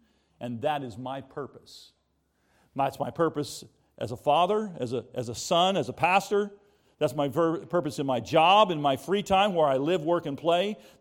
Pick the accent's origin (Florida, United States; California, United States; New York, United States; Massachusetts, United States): Florida, United States; Orlando; And I can tell them I live in Orlando. Well, I'm from Orlando, near Disney World.